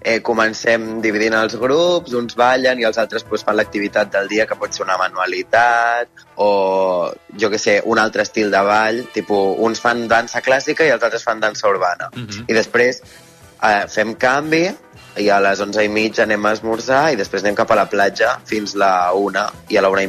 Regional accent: Santa Cristina d'Aro, Catalonia, Spain; acabo el juliol i l'agost pues, serà d'embogiment al meu poble

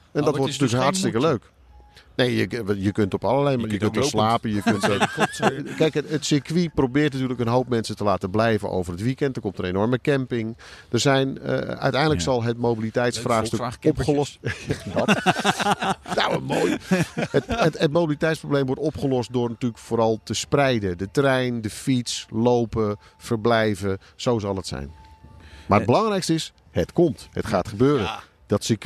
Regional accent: Netherlands; Daar zijn we als Nederlanders natuurlijk helemaal geen moeite mee. Dat doen we het hele jaar.

